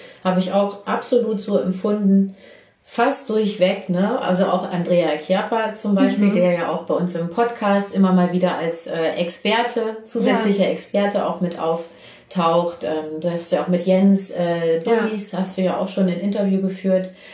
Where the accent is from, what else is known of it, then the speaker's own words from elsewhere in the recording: Berlin, Germany; wir kommen ja beide aus Berlin